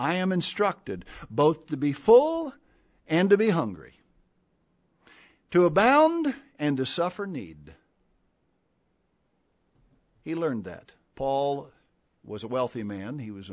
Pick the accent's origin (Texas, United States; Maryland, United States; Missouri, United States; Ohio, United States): Ohio, United States; I grew up in Lima, in Dayton, Ohio